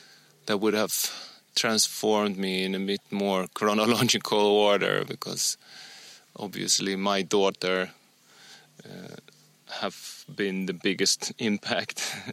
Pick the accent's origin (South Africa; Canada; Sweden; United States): Sweden; am a white middle-aged man, and I grew up in suburbia in Sweden